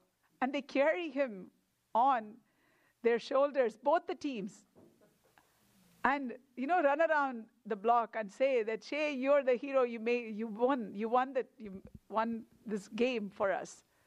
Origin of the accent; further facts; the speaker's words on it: South India, India; first language Tamil; But I speak the national language, that is Hindi, and I speak Tamil, that is my mother tongue. That's from the south.